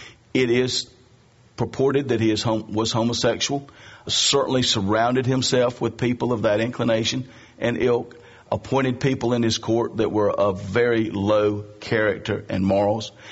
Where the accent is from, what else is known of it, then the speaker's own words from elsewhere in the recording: Scotland, United Kingdom; and I'm so cheap, being Scottish and all that, you know.